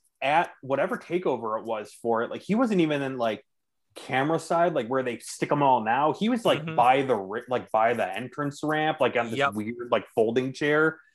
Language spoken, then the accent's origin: English; Cleveland, Ohio, United States; Part of it is because I'm from Cleveland.